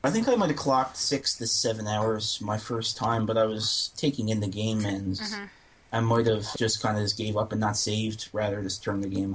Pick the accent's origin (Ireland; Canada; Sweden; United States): Canada; Atlantic Canada; Called saltedcodfish.com because I am from Atlantic Canada.